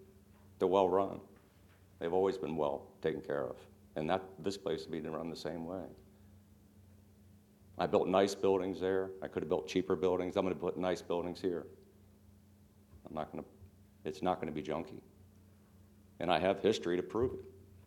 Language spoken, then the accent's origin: English; Lewes, Delaware, United States; I'm here to represent the applicant. I'm from Lewis, Delaware, by the way. I've lived here for 30 years. My father's from here.